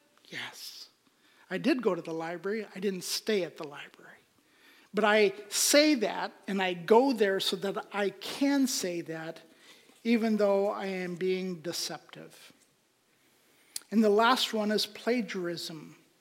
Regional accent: Pakistan; I grew up in Pakistan in a culture of lying.

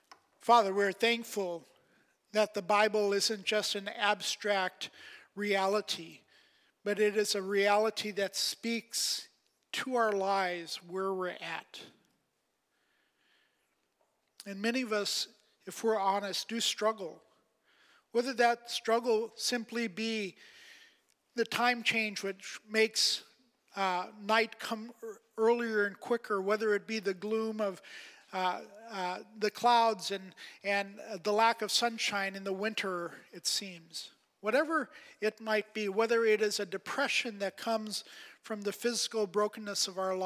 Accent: Pakistan; one of my favorite night in growing up in Pakistan was Christmas Eve, because Christmas Eve was actually different and special for us

